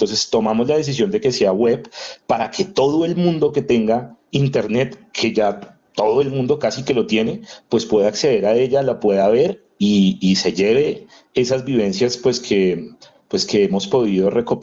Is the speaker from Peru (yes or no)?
no; Colombia; nosotros como colombianos crezcamos y nos sintamos realmente, nos sintamos orgullosos de haber nacido en esta tierra.